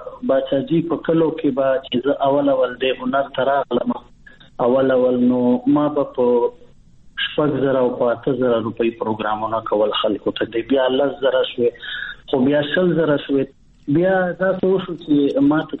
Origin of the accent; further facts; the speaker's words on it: Bannu, Khyber Pakhtunkhwa, Pakistan; born or raised there